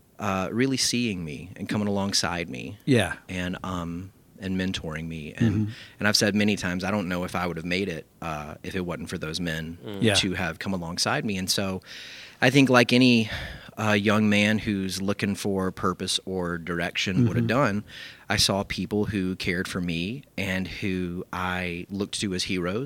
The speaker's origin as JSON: {"language": "English", "town": "Columbia", "region": "South Carolina", "country": "United States", "said": "I'm from Columbia, South Carolina."}